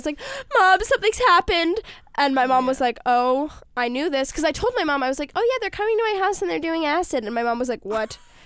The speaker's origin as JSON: {"language": "English", "town": "New York City", "region": "New York", "country": "United States", "tie": "born or raised there", "said": "I'm growing up in New York City, and like I also do talk about this in the book a lot, like growing up in New York City is an experience in its own."}